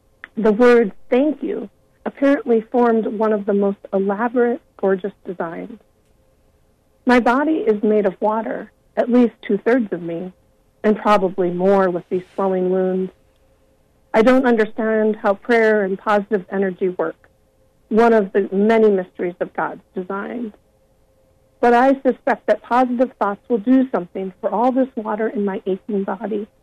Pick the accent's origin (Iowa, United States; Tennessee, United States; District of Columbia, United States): Iowa, United States; my parents sold the farm that I grew up on in Iowa.